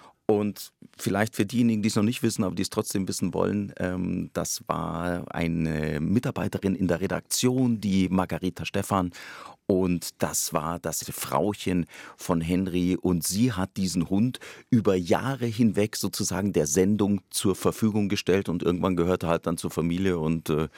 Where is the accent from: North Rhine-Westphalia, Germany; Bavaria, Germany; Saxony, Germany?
Bavaria, Germany; Ich fühle mich unglaublich wohl in Bayern. Das ist meine Heimat.